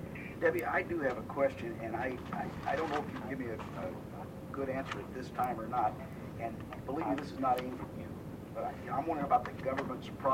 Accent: Midwest, United States; I came here about 35, 36 years ago. I come from the Midwest, where there's a lot of farms.

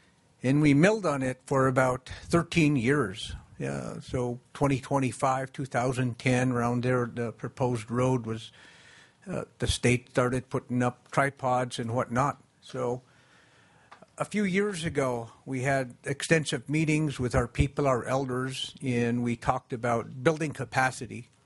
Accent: Allakaket, Alaska, United States; I'm from Allakaket. I'm the first chief of Allakaket Tribe.

